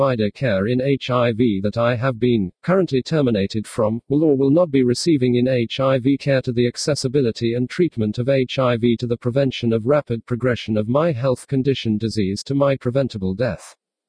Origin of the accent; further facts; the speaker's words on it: San Bernardino, California, United States; My hometown is San Bernardino. My local regional area is called the Inland Empire.